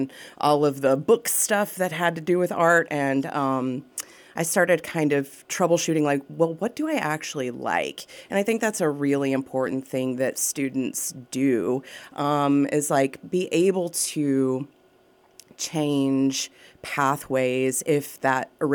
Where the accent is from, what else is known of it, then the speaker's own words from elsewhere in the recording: Blair, Oklahoma, United States; So I am a Southwest Oklahoma, product. I grew up in the Blair area, yep. Went to Navajo High School, yep. And graduated there in 2006.